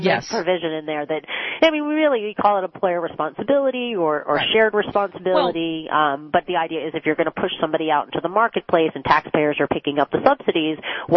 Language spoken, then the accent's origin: English; Miami, Florida, United States; Born and raised in Miami.